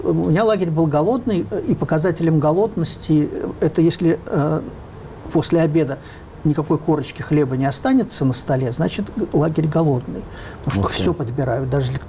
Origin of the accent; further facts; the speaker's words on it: Moscow, Russia; Значит, я был москвич, но не коммунист.